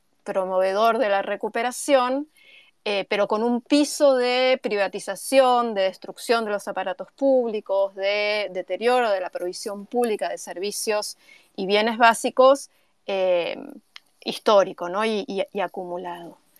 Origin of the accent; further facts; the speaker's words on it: Argentina; now in Buenos Aires, Argentina; Yo vivo en Buenos Aires, soy argentina.